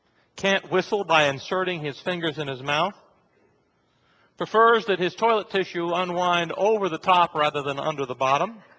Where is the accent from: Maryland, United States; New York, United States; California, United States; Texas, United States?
California, United States; born there; By the way, I was born in California. Which might tell you something.